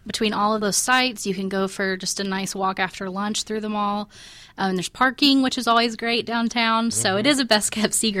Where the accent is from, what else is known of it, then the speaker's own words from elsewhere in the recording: Jackson, Tennessee, United States; So I'm from Tennessee. I'm from West Tennessee in Jackson.